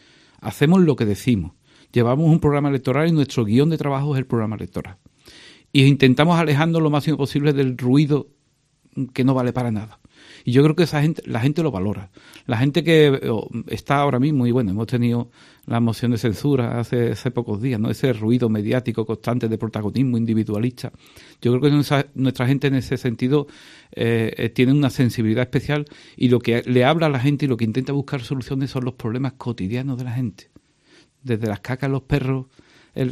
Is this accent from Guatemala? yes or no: no; Trebujena, Andalusia, Spain; venimos de tradiciones de gobiernos municipales desde el año 79, como es el caso de mi pueblo, en Trebujena, donde hemos venido gobernando legislatura tras legislatura.